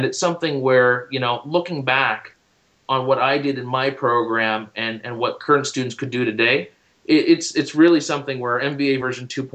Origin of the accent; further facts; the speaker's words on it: Halifax, Nova Scotia, Canada; also born or lived in Liverpool; I'm from Halifax. I was born down in Liverpool, and it's something where I lived most of my life in the Halifax-Dartmouth area.